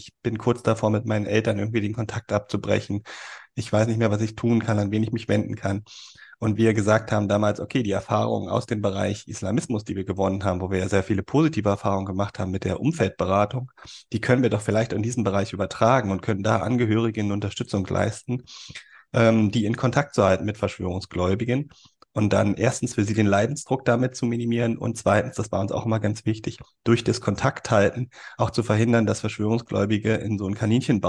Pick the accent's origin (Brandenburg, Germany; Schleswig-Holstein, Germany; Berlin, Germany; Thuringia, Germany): Berlin, Germany; dass ich gerne in meine Heimat zurück möchte, nach Berlin